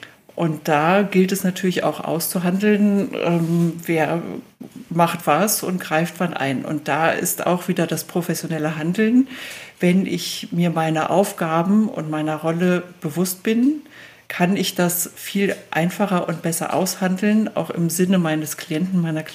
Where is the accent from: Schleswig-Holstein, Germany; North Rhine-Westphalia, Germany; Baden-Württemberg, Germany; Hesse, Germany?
North Rhine-Westphalia, Germany; Cologne; ich komme aus Köln